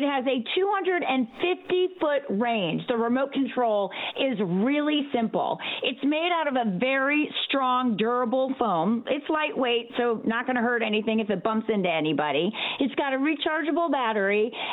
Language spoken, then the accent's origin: English; Mansfield, Ohio, United States; Listen, I grew up in Mansfield, Ohio. We had all of that great old-fashioned fun, right?